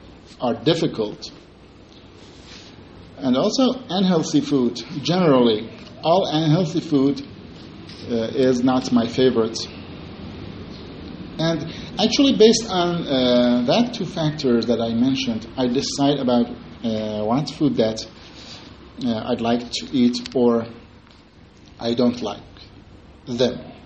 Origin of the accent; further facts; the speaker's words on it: Kurdistan, Iran; English is a second language; When, you know, I'm from Kurdistan, so in Kurdistan there are a lot of foods, like other provinces in Iran.